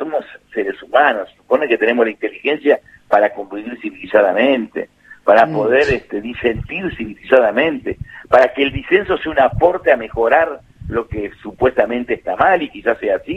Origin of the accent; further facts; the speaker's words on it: San Antonio Oeste, Río Negro, Argentina; en lugares tan lindos como las grutas y como mi pueblo que es San Antonio Oeste, y tantos lindos lugares que tiene la Argentina